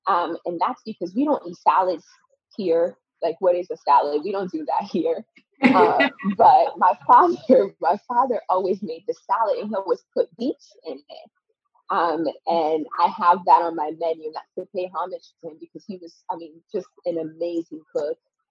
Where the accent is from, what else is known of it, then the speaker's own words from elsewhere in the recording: Porto Novo, Ouémé, Benin; English is a second language; So like I mentioned earlier, I'm from Porto Novo, Benin. Porto Novo is the capital of our country. And I grew up in this little town called Hueme Detromede. I was there till I was about 10 years old.